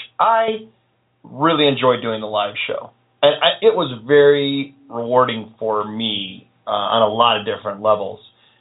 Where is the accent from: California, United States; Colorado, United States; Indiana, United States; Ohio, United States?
Ohio, United States; Chardon; Our old house, where the dungeon used to be located back in where I grew up in Chardon, that house just was loaded with sounds and crazy stuff happening, all the time.